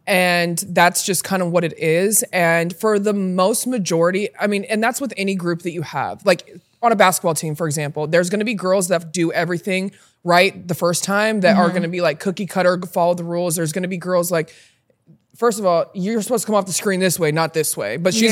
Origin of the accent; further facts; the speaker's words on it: Utah, United States; I am from Utah, born and raised. I grew up on a farm. I showed horses and I played basketball my whole life.